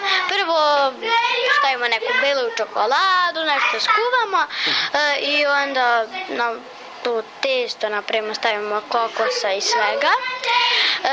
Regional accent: Novi Sad, Vojvodina, Serbia; Iz Novog Sada.

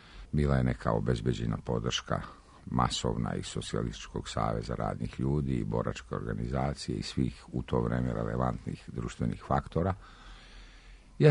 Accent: Kozarska Dubica, Republika Srpska, Bosnia & Herzegovina; pošto sam odrastao kod Bosanske Dubice u jednom selu

